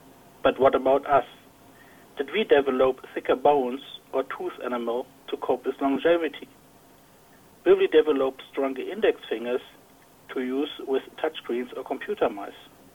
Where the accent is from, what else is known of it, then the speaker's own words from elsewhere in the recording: Switzerland; from Switzerland, and I was wondering about human microevolution.